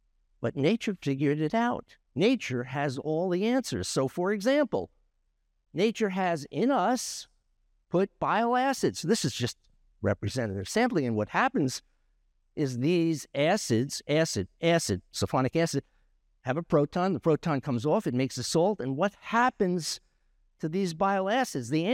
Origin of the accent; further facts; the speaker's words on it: New York, United States; I'm from New York. I know how to talk. I don't have an accent. You have the accent, okay?